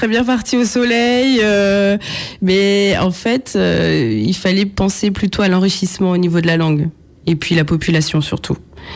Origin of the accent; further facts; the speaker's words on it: Challans, Pays de la Loire, France; j'ai grandi à Challans et je suis contente.